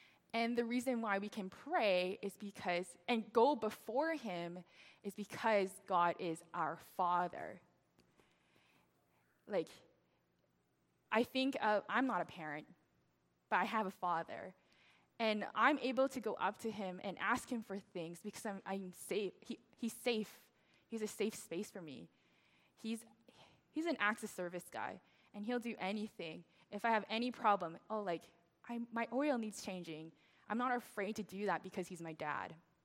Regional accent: Regina, Saskatchewan, Canada; I grew up in Regina, Saskatchewan, and meaning that all my neighbors were non-Chinese.

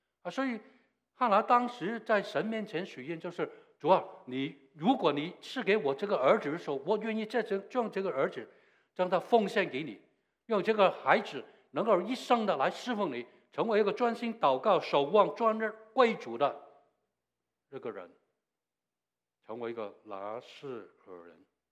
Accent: China; 我们中国人有句话讲得非常好

